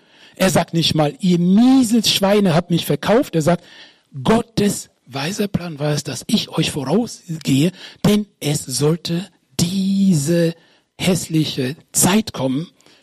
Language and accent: German; Münster, North Rhine-Westphalia, Germany; Ich komme aus Münster, das ist auch Deutschland.